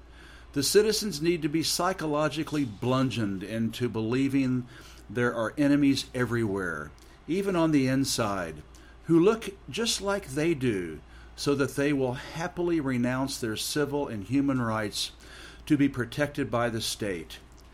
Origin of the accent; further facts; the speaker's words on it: Oklahoma, United States; I grew up in Oklahoma. It's my childhood and adolescent home, so I obviously had some personal skin in the game. I was living in Beijing at the time.